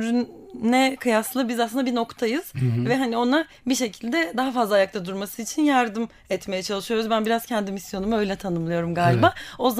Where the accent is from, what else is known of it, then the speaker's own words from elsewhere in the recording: Ankara, Turkey; now in Istanbul, Turkey; Evet, aslında Ankaralıyım ama son 5 yıldır İstanbul'da çalışıyor ve orada yaşıyorum.